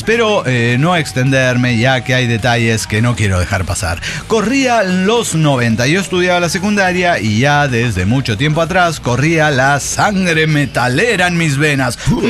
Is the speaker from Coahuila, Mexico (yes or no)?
yes; Coahuila, Mexico; Nunca salimos de aquí de Coahuila.